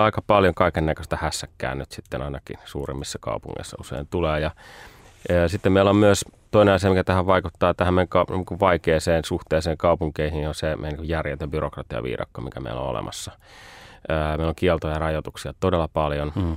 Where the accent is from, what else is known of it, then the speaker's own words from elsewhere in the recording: Lahti, Päijät-Häme, Finland; also born or lived in Kuopio; now in Helsinki, Finland; Ja sitten mä kävin syntymässä Kuopiossa. Ja aina kun joku kysyy, että mistä sä tuut, niin mä ylpeänä kerron, että mä oon savolainen, vaikka asuin siellä vain 5 ekaa vuotta. Mä rakastan savolaisia ja savolaisuutta. Sitten Lahdessa on asunut nuoruuteni